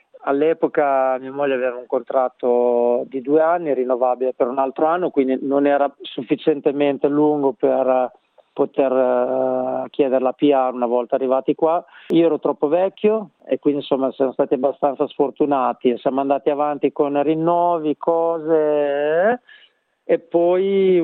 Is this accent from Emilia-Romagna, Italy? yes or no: yes; Bologna, Emilia-Romagna, Italy; now in Australia; io sono di Bologna da sempre, nato e cresciuto a Bologna e sono in Australia da 5 anni.